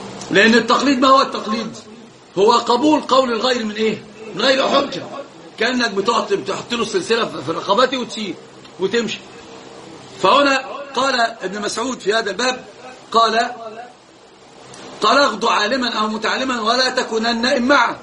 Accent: Upper Egypt, Egypt; الحقيقه انهم اخذوا كتاب قديم كان عندنا في الصعيد

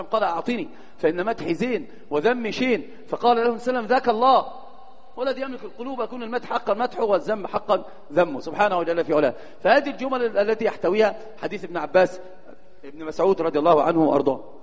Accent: Upper Egypt, Egypt; وفي الصعيد عندنا مشهور جدا هذا الباب

